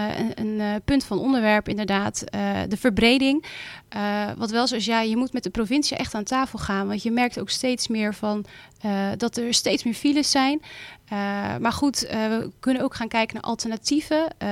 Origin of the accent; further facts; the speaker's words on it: South Holland, Netherlands; ik kom officieel natuurlijk van Overflakke. Dus daar is het wat breder, wat uitgestrekter.